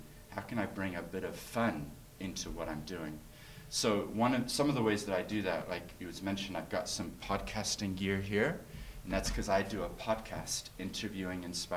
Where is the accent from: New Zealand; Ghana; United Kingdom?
New Zealand; also born or lived in United States; I'm from America originally. I was born there, but my parents moved us as a family in 1983 to New Zealand. So I was only 7 years old. So I actually grew up here in New Zealand.